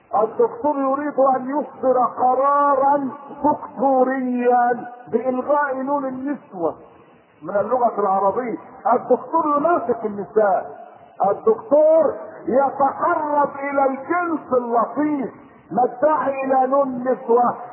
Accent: Egypt; الذي يفخر به الناس عندنا في مصر

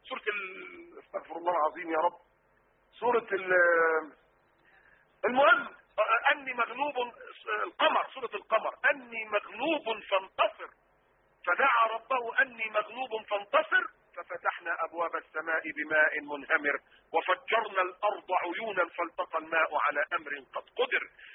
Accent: Egypt; اذا كنا احنا خذلناكم كمصريين ولا كعرب

